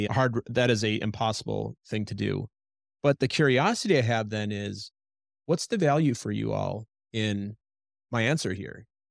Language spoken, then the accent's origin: English; Midwest, United States; It's a context I grew up with in Midwest. Just the way I grew up is we're humble.